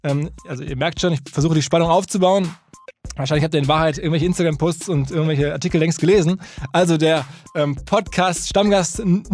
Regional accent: Essen, North Rhine-Westphalia, Germany; now in Hamburg, Germany; in meiner alten Heimat in Essen

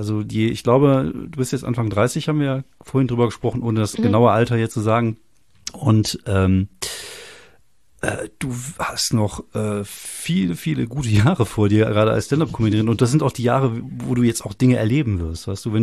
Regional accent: Wuppertal, North Rhine-Westphalia, Germany; born there; now in Kronberg, Germany; Ich bin in Barm geboren, tatsächlich.

